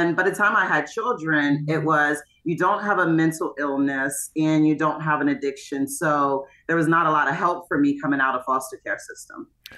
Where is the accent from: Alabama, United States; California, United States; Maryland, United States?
Maryland, United States; Hagerstown; also born or lived in Baltimore; But I say I'm born and raised in Hagerstown, but I grew up in Baltimore because that's when I found my voice.